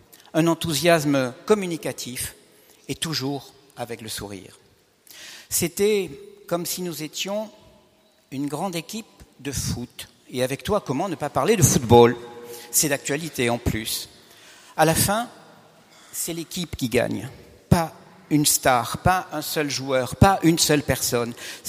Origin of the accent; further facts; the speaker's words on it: Southern France, France; comme on dit chez moi dans le Midi, il ne faut pas fatiguer l'avenir